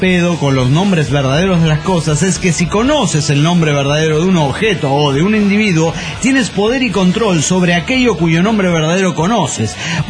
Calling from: Golden, Colorado, United States; de Golden, Colorado.

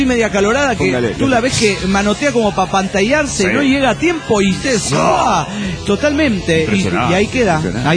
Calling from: Mexico; de México.

